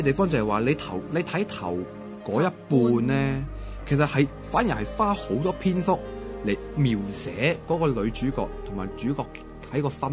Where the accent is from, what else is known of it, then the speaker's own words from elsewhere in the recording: Hong Kong; 即我哋香港人啊，嘗試眼光跳一跳，抽離啲，